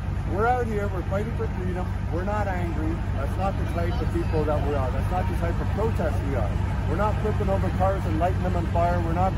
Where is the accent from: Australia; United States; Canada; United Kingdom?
Canada; We want to go back to being Canadian, free, and everyone's watching us.